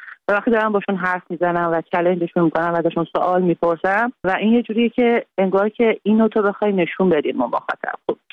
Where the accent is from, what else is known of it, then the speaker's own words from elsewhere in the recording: Iran; منم یه زن ایرانی ام که در طول جنگ به دنیا اومدم و با وجود همه محدودیت‌های جمهوری اسلامی که روی همه جنبه‌های زن تاثیر گذاشته بود بزرگ شدم.